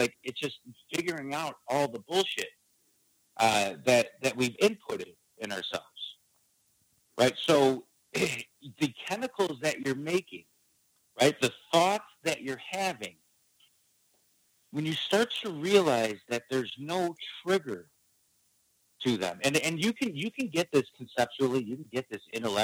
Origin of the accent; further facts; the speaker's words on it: Illinois, United States; I grew up in the suburbs of Chicago.